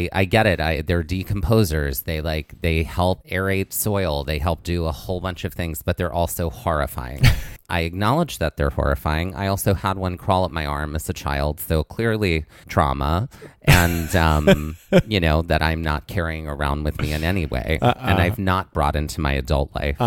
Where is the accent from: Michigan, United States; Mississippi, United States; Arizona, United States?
Mississippi, United States; Growing up in Mississippi, you either adjust yourself to the fact that not only are they enormous, but they also fly